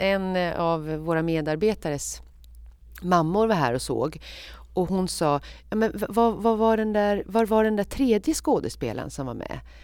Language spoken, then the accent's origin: Swedish; Alingsås, Västra Götaland County, Sweden; jag är ju från Alingsås, men mina föräldrar är från Göteborg, min syster bor i Göteborg